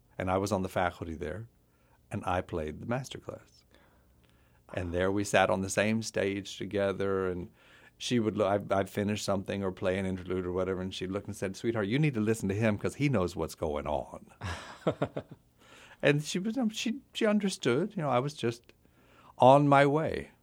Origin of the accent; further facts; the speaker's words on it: Pensacola, Florida, United States; Pretty much overwhelming that I heard of her growing up in Pensacola, Florida